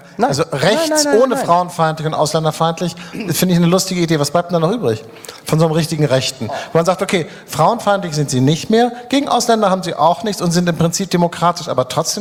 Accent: Hamburg, Germany; Ich komme aus Hamburg.

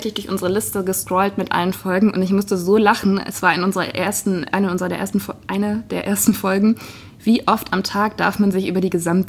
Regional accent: Bad Mergentheim, Baden-Württemberg, Germany; das gab es ja bei uns in Bad Mergentheim nicht

